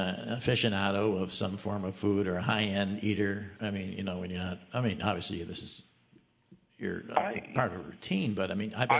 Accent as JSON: {"language": "English", "town": "Milwaukee", "region": "Wisconsin", "country": "United States", "said": "Oh, she is. I'm from Milwaukee. God, I bet we never met."}